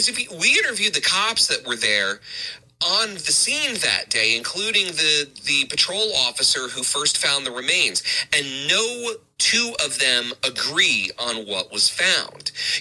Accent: Clark, New Jersey, United States; And Springfield is about two towns away from where I grew up. I grew up in Clark.

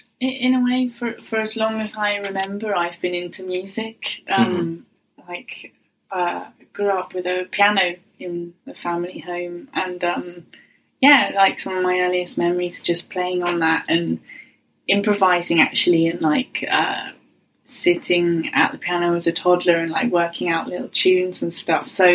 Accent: Medstead, South East England, United Kingdom; I grew up in a little village in Hampshire called Medstead, just kind of near like the market town of Alton. yeah, small village. Yeah, about 10 minutes away from the nearest town.

